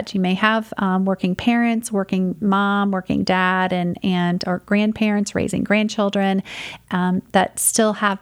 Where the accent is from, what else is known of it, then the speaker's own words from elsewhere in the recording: United States; I'll just give you the experience that I had in my hometown of Grant County